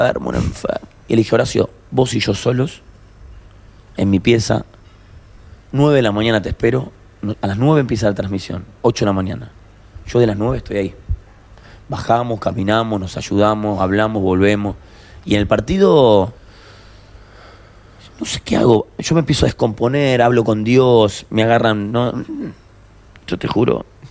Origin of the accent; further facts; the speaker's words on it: Lomas de Zamora, Buenos Aires Province, Argentina; Yo tengo mi barrio que es de Loma. Yo nací en Loma de Zamora, en los Andes.